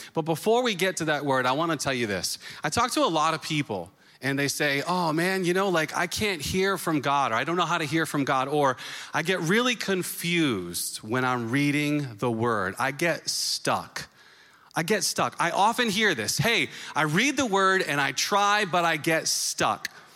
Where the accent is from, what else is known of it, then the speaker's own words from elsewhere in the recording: New England, United States; And I have been born and raised in New England and I've always believed.